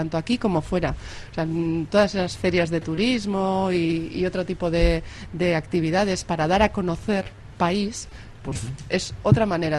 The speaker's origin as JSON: {"language": "Spanish", "town": "Dima", "region": "Basque Country", "country": "Spain", "said": "Yo vengo de Dima, Arratia, la madera es."}